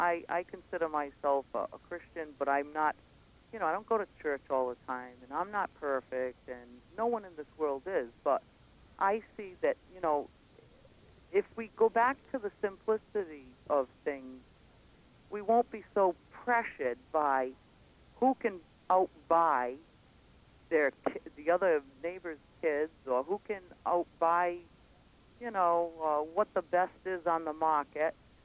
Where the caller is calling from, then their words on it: Johnston, Rhode Island, United States; Johnston, Rhode Island.